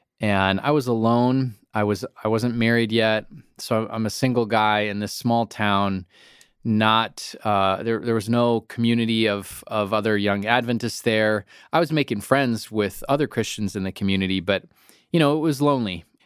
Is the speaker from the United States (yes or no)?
yes; Minnesota, United States; So I grew up in Minnesota, which is kind of in the northern central United States, colder state.